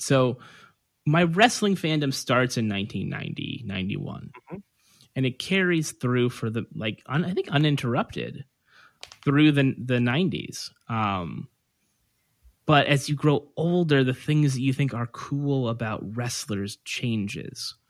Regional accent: Merced, California, United States; Merced, California, small town north of Fresno. So WWF country.

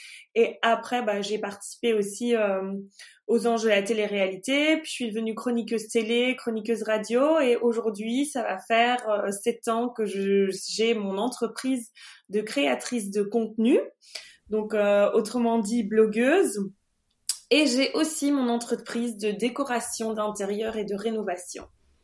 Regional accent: Belgium; je suis belge, je vais avoir 35 ans la semaine prochaine.

